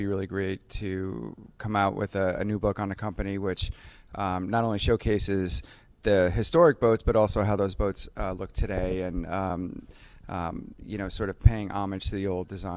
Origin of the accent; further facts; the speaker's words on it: Long Island, New York, United States; Growing up in Long Island, I fell in love with the boats